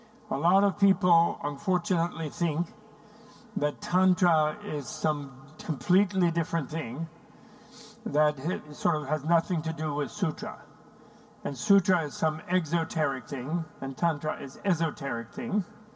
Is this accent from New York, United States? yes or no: yes; New York, United States; I'm from New York. We talk fast.